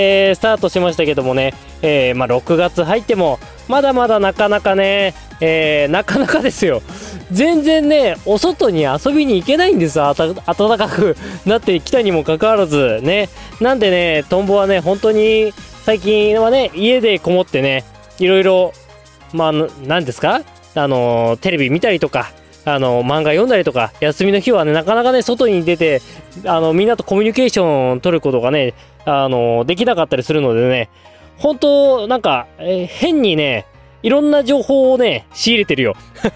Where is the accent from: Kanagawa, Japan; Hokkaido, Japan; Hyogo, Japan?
Hokkaido, Japan; なんか自分北海道出身ですけど、